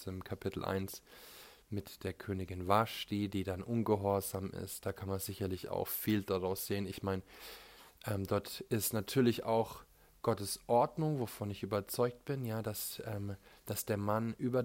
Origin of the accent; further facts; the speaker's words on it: Germany; Wir müssen jetzt, gerade wir als Deutsche, müssen in eine Stärke hineinkommen